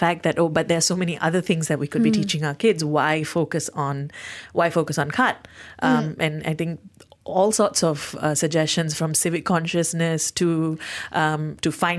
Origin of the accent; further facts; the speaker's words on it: Malaysia; my ancestors may have come from India, but I'm Malaysian and Malay is a part of being Malaysian.